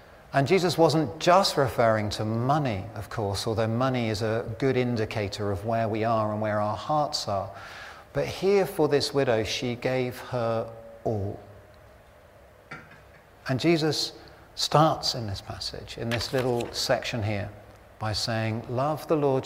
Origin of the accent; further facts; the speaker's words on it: United Kingdom; Now, for us as British people, we're kind of going, well, you know, we would have done it, we would have been much more gentle than that. In fact, we're so British